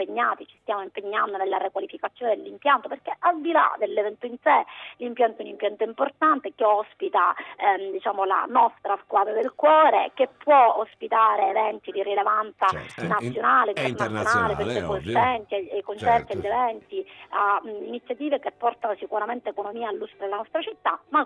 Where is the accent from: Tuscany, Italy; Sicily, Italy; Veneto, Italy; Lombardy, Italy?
Sicily, Italy; anche quel senso di riscatto da siciliana, fatemi dire, che non può e non vuole sentirsi penalizzata perché viviamo in un'isola.